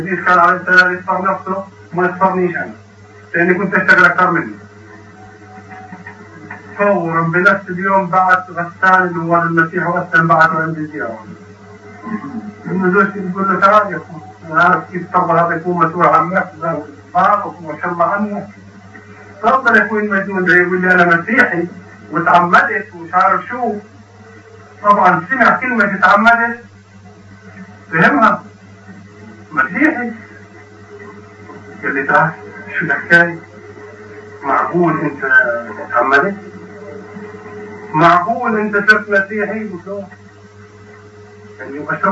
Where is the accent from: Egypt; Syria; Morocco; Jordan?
Jordan; لانه اوسط قضيه عندنا في الاردن